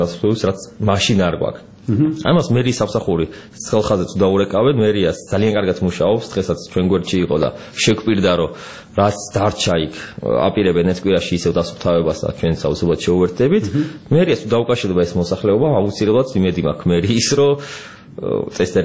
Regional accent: Tbilisi, Georgia; born there

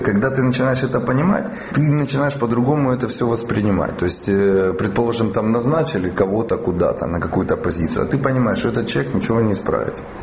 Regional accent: Kharkiv, Kharkiv Oblast, Ukraine; я здесь живу. Я родился в Украине, я здесь прожил, я здесь закончил университет.

